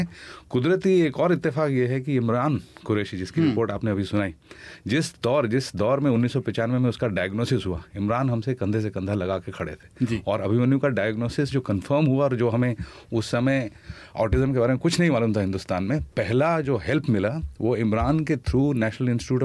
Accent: North India, India; Hindi is a second language; also born or lived in Tamil Nadu; क्योंकि मैं मद्रासी हूँ लेकिन नॉर्थ में बड़ा हुआ, थोड़ी हिंदी आती है

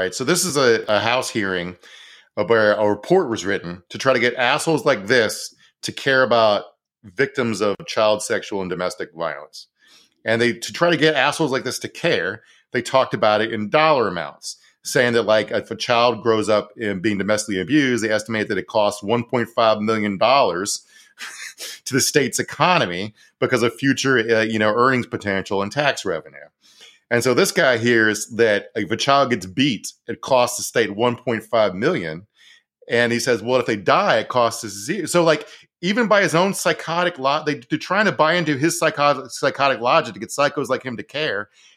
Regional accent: Minnesota, United States; I like it as a Minnesotan, so he made sure to include Norwegians.

